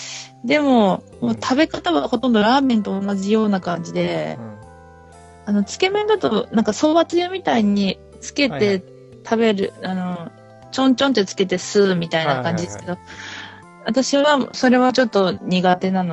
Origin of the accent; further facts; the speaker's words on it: Hokkaido, Japan; でも私北海道出身なんで、